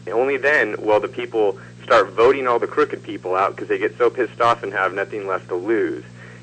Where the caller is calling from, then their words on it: California, United States; from California.